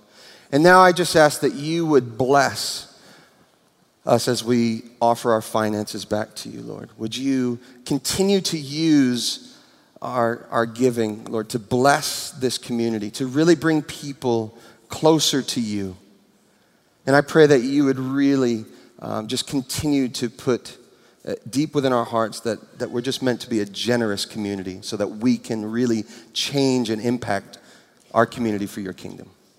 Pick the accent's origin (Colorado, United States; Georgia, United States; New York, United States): New York, United States; New York City; I grew up in New York City, in Brooklyn, and I was a paper boy